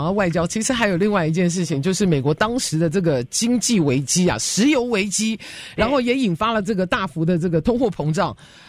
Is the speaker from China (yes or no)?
no; Taiwan; moved away; 我是从台湾移民来的